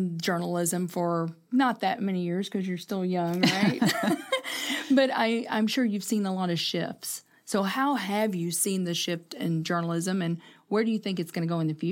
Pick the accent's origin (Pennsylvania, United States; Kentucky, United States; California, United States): Kentucky, United States; We're originally from Kentucky, as I said, but we've made this our home.